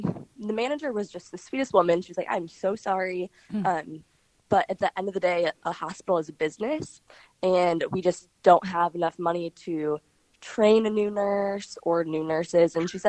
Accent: Michigan, United States; I'm from Michigan originally, so I was going to move back home and work at a pediatric hospital in Michigan.

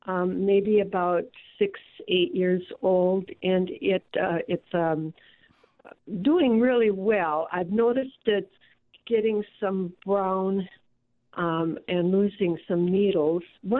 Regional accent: Marinette, Wisconsin, United States; Well, I'm from Marinette, Wisconsin.

